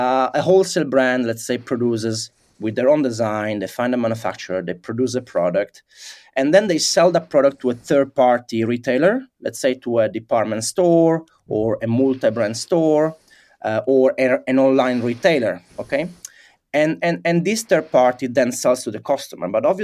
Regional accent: Italy; English is a second language; moved away as an adult; also born or lived in London; And I grew up in Italy. I studied in Italy. Then I after university, I was doing my master in London. I remained to work in London

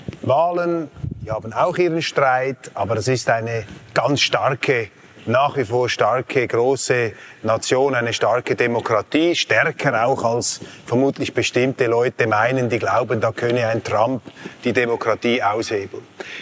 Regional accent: Switzerland; ich muss ja hier auch meinen USP einbringen können als Schweizer da.

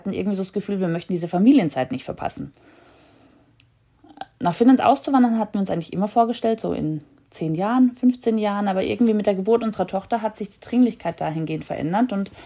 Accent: Germany; Also ich bin in Deutschland geboren, bin in Deutschland aufgewachsen.

